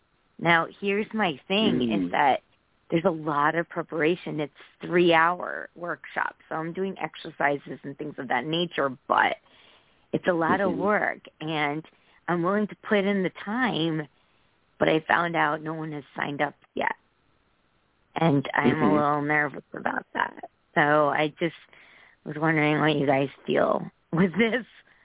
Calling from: Connecticut, United States; from Connecticut.

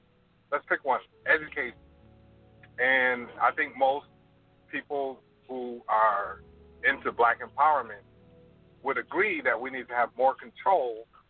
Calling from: Toronto, Ontario, Canada

